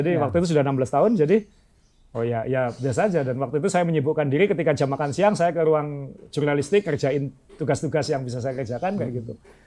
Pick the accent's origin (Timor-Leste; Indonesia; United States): United States; Ellenwood, Kansas; Indonesian is a second language; Dikirim ke Kansas ke kota saya di Ellenwood.